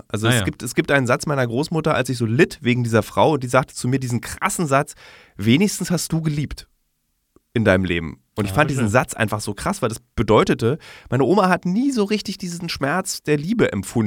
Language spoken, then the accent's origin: German; Berlin, Germany; am 24. Dezember geht man in Berlin, als Berliner gerne in Clubs